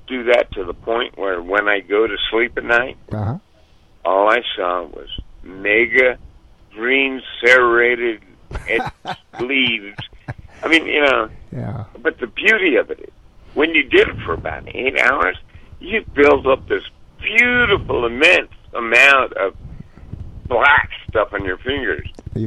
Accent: San Francisco, California, United States; born there; Yeah, I'm white. I was born in San Francisco.

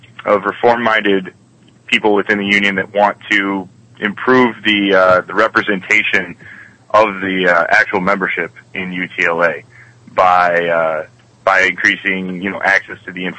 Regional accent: Michigan, United States; moved away as an adult; now in Los Angeles, United States; Teaching in LA is what brought me out here. I grew up in Michigan.

